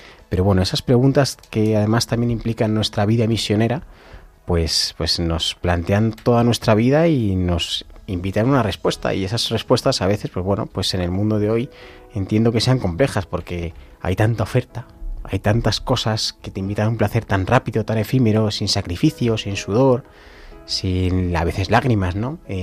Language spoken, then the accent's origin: Spanish; Madrid, Community of Madrid, Spain; nosotros somos madrileños, pero a veces viajamos a países en zonas pues de cierta pobreza